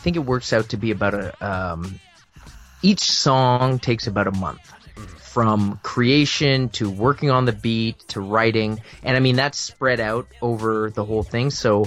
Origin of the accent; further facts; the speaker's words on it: Halifax, Nova Scotia, Canada; mentioned … that … I made, and I love that song because that's about my hometown.